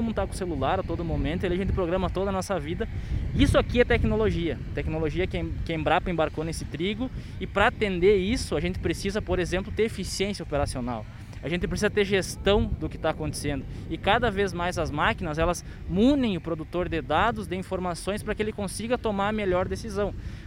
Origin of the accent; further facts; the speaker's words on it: Rio Grande do Sul, Brazil; eu que sou do Rio Grande do Sul